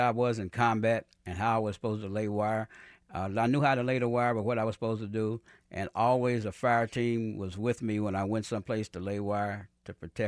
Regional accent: Brooklyn, New York, United States; I grew up on 26 in Brooklyn, right down from the stadium there, the old stadium.

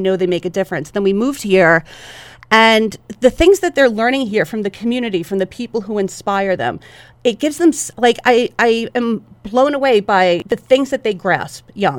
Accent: New York City, New York, United States; I grew up in New York in the bad old days, in the 80s and the 90s.

